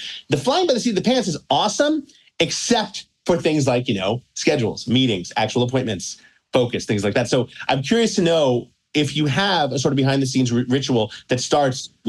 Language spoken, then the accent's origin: English; New York City, New York, United States; I born and raised in New York City, never knew you could close Central Park.